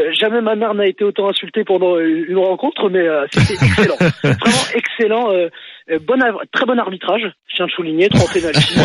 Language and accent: French; Brittany, France; Je suis un breton exporté, hélas.